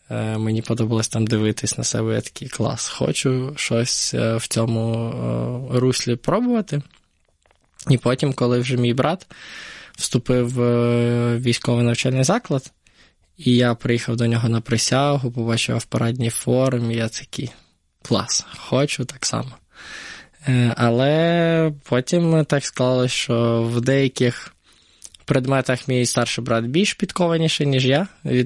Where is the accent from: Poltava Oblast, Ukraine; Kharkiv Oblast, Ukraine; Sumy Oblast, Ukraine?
Poltava Oblast, Ukraine; Poltava; Потім в моєму житті з'явився в Полтаві, звідки я родом.